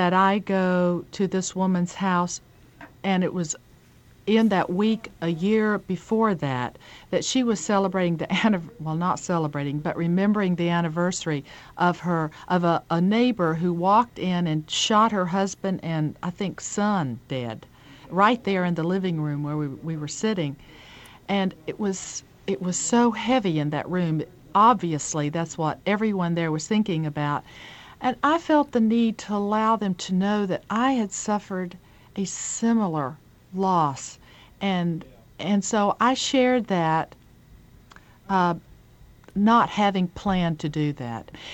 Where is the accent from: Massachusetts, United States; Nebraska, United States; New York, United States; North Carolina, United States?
North Carolina, United States; I'm from Western North Carolina. Every man has a gun in the closet where he goes hunting on the weekends